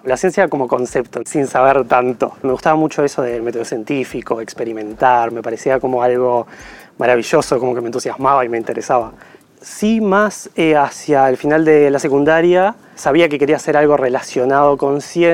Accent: Maldonado, Uruguay; now in Montevideo, Uruguay; yo en realidad soy de Maldonado, terminé sexto de liceo en Maldonado

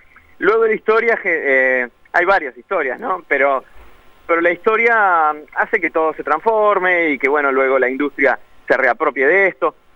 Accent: Montevideo, Uruguay; para darnos cuenta que tenemos un montón, como uruguayos, como montevideanos

